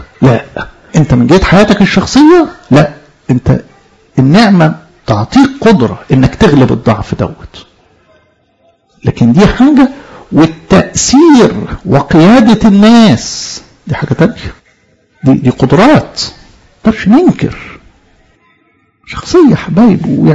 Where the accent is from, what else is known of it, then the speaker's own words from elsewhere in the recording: Egypt; ما هو احنا طبيعتنا كمصريين كده، ما نملش للمغامره